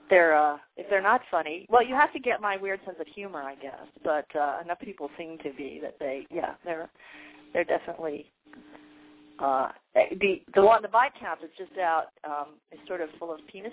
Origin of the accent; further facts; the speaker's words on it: United States; accent: American; So here I am with my American accent, you know.